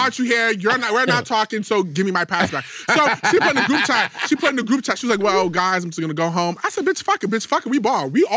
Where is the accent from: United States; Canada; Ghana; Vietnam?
Ghana; I'm Ghanaian.